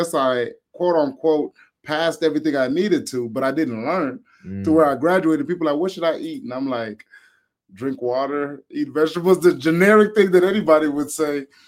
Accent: Nigeria; me, I'm Nigerian.

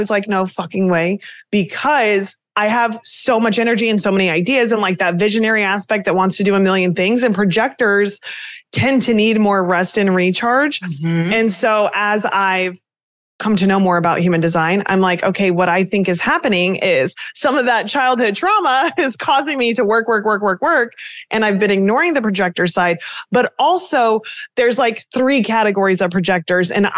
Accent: Kansas, United States; now in New Jersey, United States; No way. I'm from Kansas originally.

